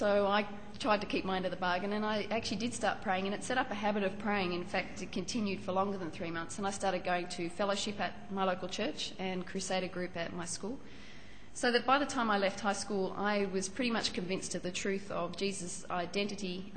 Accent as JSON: {"language": "English", "town": "Sydney", "region": "New South Wales", "country": "Australia", "tie": "born or raised there", "lives_now": "Perth, Australia", "said": "I'm 31. I'm originally from Sydney. I grew up there, went to uni there, studied medicine, trained in neurology. And then developed an interest in nerve and muscle diseases, so came to Perth last year with my husband"}